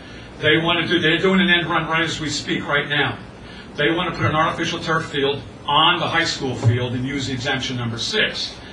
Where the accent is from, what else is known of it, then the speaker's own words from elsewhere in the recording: Kinnelon, New Jersey, United States; I'm from Kennelong, New Jersey. We're right in the middle of the Highlands with all the reservoirs.